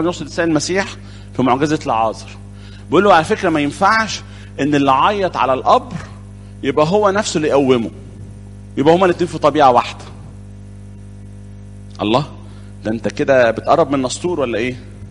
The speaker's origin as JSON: {"language": "Arabic", "region": "Upper Egypt", "country": "Egypt", "said": "فوق عندنا في الصعيد على اساس ان الصعيد دماغهم ناشفة"}